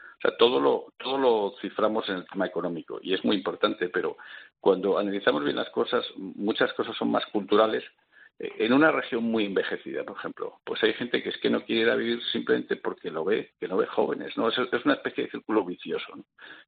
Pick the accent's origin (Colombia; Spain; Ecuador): Spain; Avilés, Asturias; Yo soy de Avilés, de Asturias. Avilés está perdiendo población a un ritmo muy apreciable.